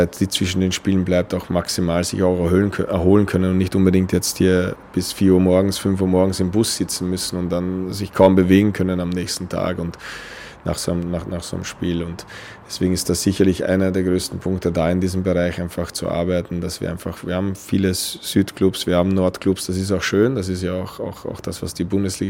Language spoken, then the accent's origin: German; Lower Austria, Austria; now in Kiel, Germany; Ich bin zwar in Niederösterreich aufgewachsen, so wie der Name sagt, ist das jetzt nicht das Hochgebirge.